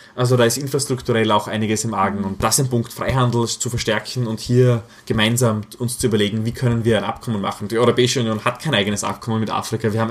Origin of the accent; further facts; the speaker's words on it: Graz, Styria, Austria; ich bin in Graz eben aufgewachsen, das ist 30 Minuten, wenn du ein bisschen schneller fährst von der slowenischen Grenze